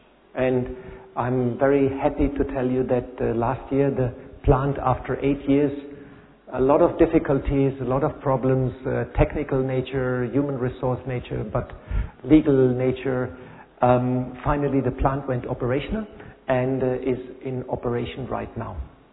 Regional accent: Germany; moved away as an adult; I came 30 years from Germany. Like, in Germany, everything is very straightforward

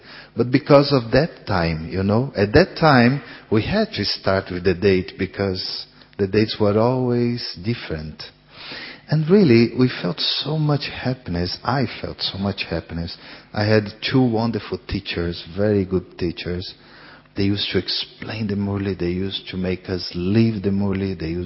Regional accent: Colombia; English is a second language; I am from Colombia.

